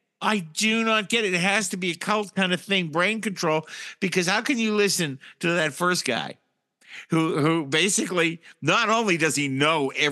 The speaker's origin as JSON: {"language": "English", "town": "Boston", "region": "Massachusetts", "country": "United States", "tie": "born or raised there", "said": "I was brought up in Boston. That's what Trump sounds like."}